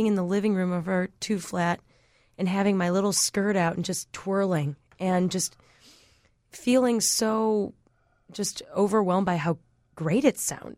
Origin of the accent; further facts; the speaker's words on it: Chicago, Illinois, United States; We're from West Ridge / West Rogers Park, yeah. Up on the north side. Chicago Public School System graduates all the way through.